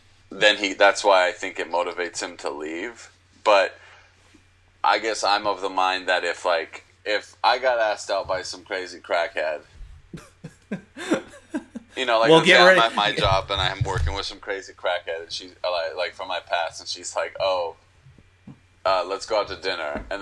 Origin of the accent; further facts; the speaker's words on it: the South, United States; accent: southern; I might be able to keep my southern accent longer than he did.